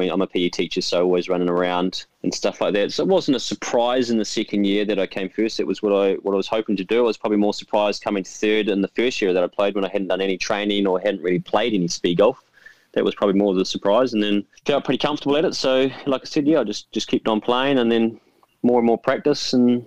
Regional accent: New Plymouth, Taranaki, New Zealand; So I'm originally from New Plymouth, and Mum and Dad just used to live across the road from Fitzroy Golf Club down in New Plymouth.

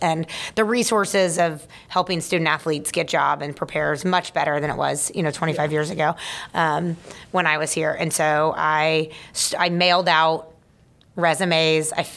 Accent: Houston, Texas, United States; I grew up outside of Houston, and I always wanted to come to LSU and be a gymnast.

